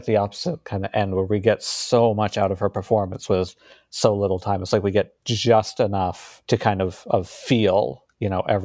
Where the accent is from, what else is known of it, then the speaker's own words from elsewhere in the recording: Maine, United States; I was born and raised in the town where Storm of the Century was actually shot. So I grew up with all of that.